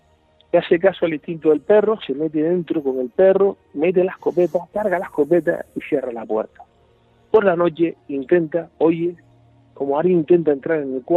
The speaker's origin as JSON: {"language": "Spanish", "town": "Playa Santiago", "region": "Canary Islands", "country": "Spain", "tie": "born or raised there", "said": "es un pueblo que está entre mi pueblo, Playa Santiago, y Miwa"}